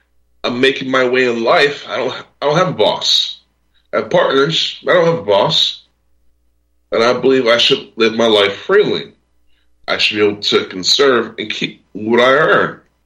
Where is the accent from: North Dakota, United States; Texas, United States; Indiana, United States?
Texas, United States; You know, I grew up in Texas. You guys know that. I was raised in Texas.